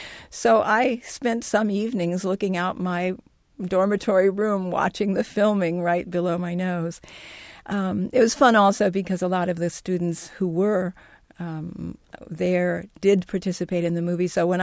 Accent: Missouri, United States; I grew up in Missouri and on a farm. Not in a particularly musical family, but in a particularly musical culture.

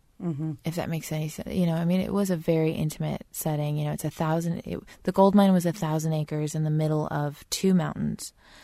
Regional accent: Alaska, United States; Well, that would be my grandfather, probably, growing up in Alaska on a gold mine. Just outside of Talkeetna, you drive for 3 hours and then fly in a little Cessna for half an hour and land on our airfield.

